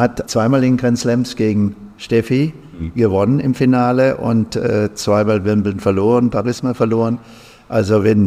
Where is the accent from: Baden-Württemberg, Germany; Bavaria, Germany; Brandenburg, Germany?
Baden-Württemberg, Germany; Nagold; ich komme eigentlich aus Nagold, im Schwarzwald